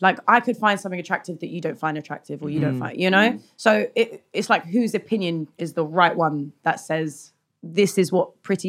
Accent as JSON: {"language": "English", "region": "East of England", "country": "United Kingdom", "tie": "born or raised there", "said": "I didn't grow up in London. I grew up in Essex"}